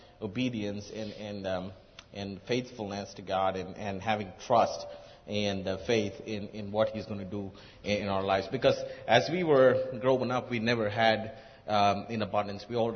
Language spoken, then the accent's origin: English; India; now in United States; I'm from India